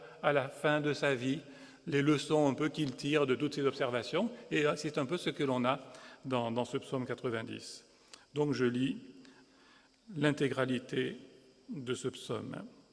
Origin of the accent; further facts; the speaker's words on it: Aix-en-Provence, Provence-Alpes-Côte d'Azur, France; je suis ici et parmi vous, mais je viens d'Aix-en-Provence